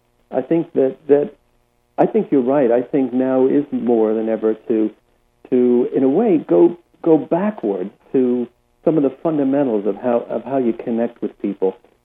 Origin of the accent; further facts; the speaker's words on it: United States; now in England, United Kingdom; I'm an American.